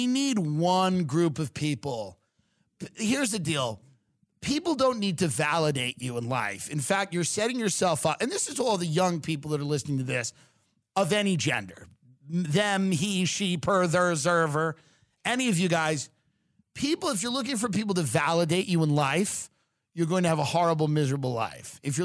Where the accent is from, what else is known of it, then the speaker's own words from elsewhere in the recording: Long Island, New York, United States; Maybe it's because I'm from Long Island where women are some of them are very masculine.